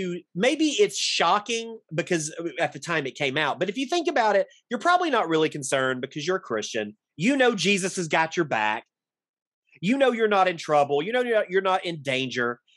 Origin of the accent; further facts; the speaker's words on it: Alabama, United States; Okay, I'm Alabama.